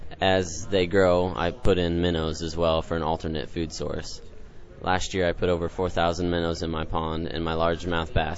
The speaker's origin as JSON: {"language": "English", "town": "Sutton", "region": "Nebraska", "country": "United States", "said": "I'm from the Sutton FFA chapter in Nebraska."}